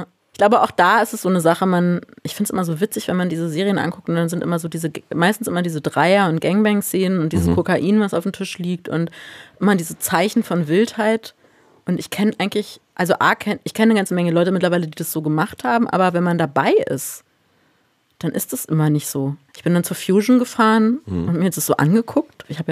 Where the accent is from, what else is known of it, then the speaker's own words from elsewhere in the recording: Berlin, Germany; dass ich hier in Berlin als Berlinerin sitze und nichts von dieser ganzen Kultur miterlebt habe